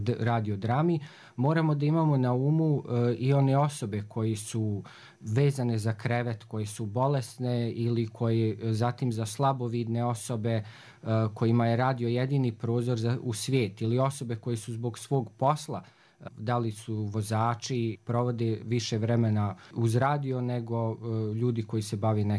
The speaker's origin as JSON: {"language": "Serbian", "town": "Banja Luka", "region": "Republika Srpska", "country": "Bosnia & Herzegovina", "tie": "born or raised there", "said": "rođen sam u Banja Luci i odrastao sam, danas se zove Lazarevo, nekad je zvao se Budžak. Rođen sam i odrastao u radničkoj porodici"}